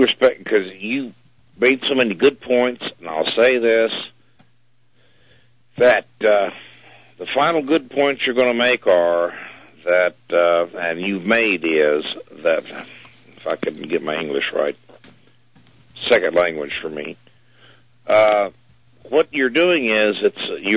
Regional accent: Oklahoma, United States; I myself, I'm from Oklahoma. I am a quarter Cherokee, a member of the Cherokee Nation.

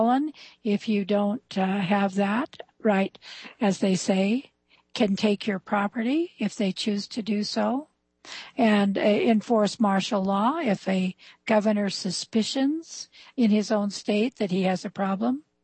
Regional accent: United States; it reminds me that I am an American and I like the spirited, patriotic music.

